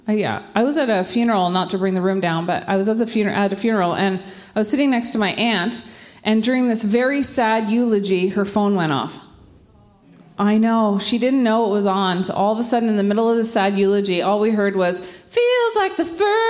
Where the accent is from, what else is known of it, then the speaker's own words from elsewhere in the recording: Ottawa, Ontario, Canada; now in Quebec, Canada; I grew up in Ottawa. Yeah. Yeah. I now live in Quebec.